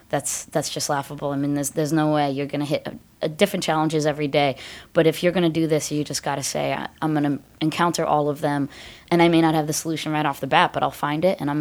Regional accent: Connecticut, United States; also born or lived in Washington, D.C.; now in Massachusetts, United States; I didn't grow up in Massachusetts. Yeah, I grew up in Connecticut, moved down to school in D.C., and then wound up in Massachusetts.

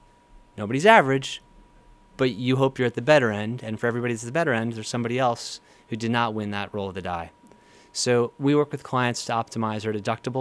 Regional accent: Boston, Massachusetts, United States; I was a local. I grew up locally here in the Boston area. I went down to Virginia, UVA, came back up here

